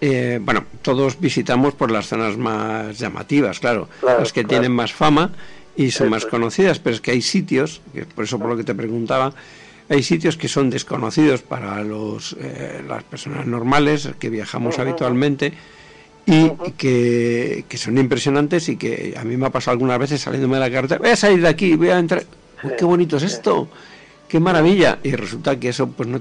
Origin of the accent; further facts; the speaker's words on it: Madrid, Community of Madrid, Spain; Y a los que somos de aquí de Madrid, pues vamos a otros barrios menos concurridos.